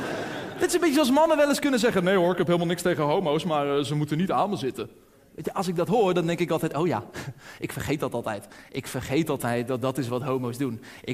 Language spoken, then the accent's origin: Dutch; Schipluiden, South Holland, Netherlands; Dan oorspronkelijk kom ik uit Schipluiden, misschien dat je het kent. Dit is een hartstikke leuk dorp. En ik heb daar heel lang met heel veel plezier gewoond.